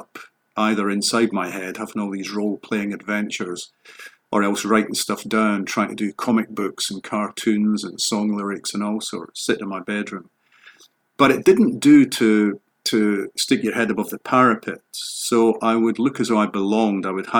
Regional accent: Cardenden, Scotland, United Kingdom; it was a very small community, mostly a coal mining community. The town hadn't really existed. C- Cardenden hadn't really existed until coal came along in the early 20th century.

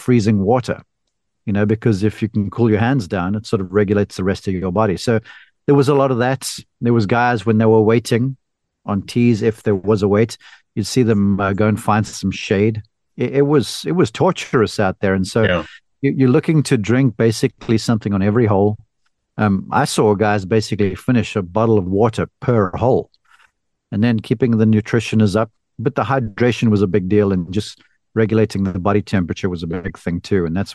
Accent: South Carolina, United States; And growing up in South Carolina, look, it can get steamy down there too.

